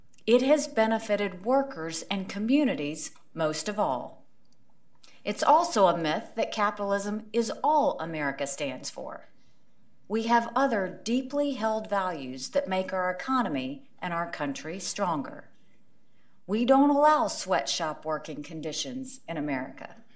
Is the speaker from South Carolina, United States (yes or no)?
yes; Bamberg, South Carolina, United States; my family and my home state of South Carolina. I'm the daughter of Indian immigrants.